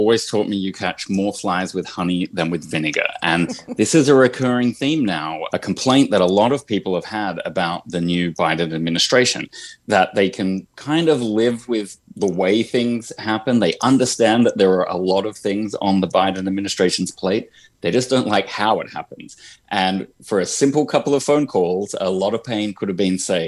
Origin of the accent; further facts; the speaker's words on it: Australia; Well, it's really all about China and the fact that Australia, my home country, is very worried about the shadow that China casts in security and in economic terms over the region.